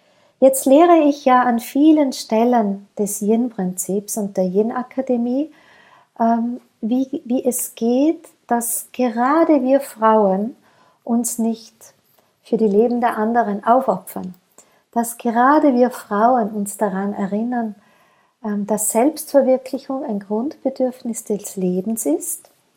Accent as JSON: {"language": "German", "country": "Austria", "said": "Das sagt man bei uns in Österreich, Losen ist auch Hören, los einmal, hör einmal."}